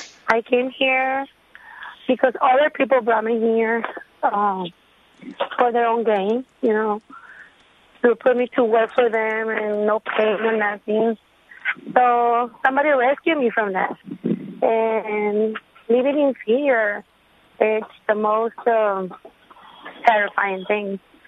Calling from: Brownsville, Texas, United States; I'm calling from Brownsville, Texas. I'm here illegally for 20 years.

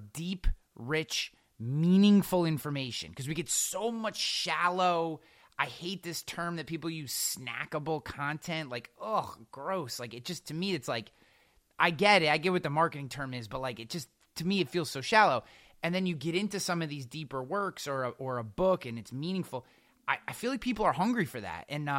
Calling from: Albany, New York, United States; I work for the state. I'm coming from Albany, New York.

